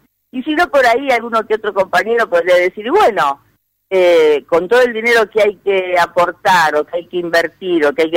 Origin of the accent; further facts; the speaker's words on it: Wheelwright, Santa Fe, Argentina; yo, por ejemplo, vengo de un pueblo rural. Los pueblos rurales de donde vengo yo, por ejemplo, yo soy de la localidad de Wheelwright